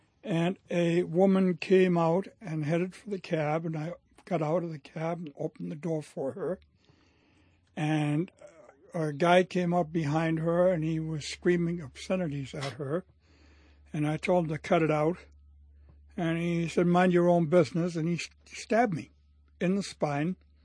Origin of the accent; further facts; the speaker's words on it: Germany; accent: German; English is a second language; now in United States; the United States. I felt myself an alien here. I was terribly, terribly teased as a kid because of my German accent.